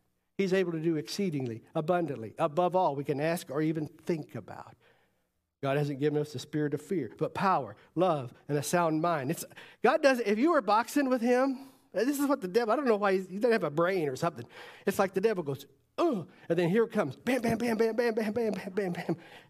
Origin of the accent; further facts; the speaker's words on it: the South, United States; I grew up in the South where they said Jesus in 5 syllables